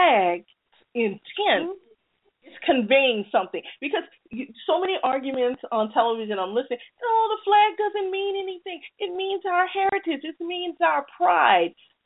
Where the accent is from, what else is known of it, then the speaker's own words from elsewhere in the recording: New Orleans, Louisiana, United States; growing up in New Orleans where there's different black